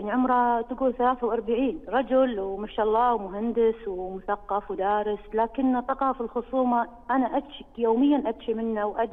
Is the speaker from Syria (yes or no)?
no; Kuwait; يا شيخ أنا كنت من الكويت، عندي سؤالين